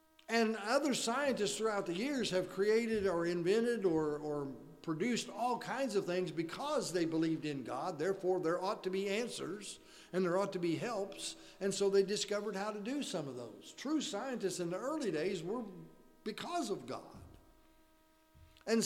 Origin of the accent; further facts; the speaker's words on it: Forsyth, Illinois, United States; I grew up in Forsyth, and so that's just, you know, right outside Decatur